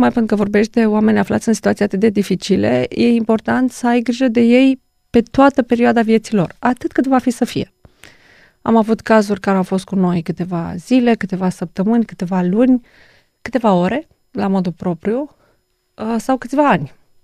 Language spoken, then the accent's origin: Romanian; Romania; dar zic sincer ca româncă este un pic o tristețe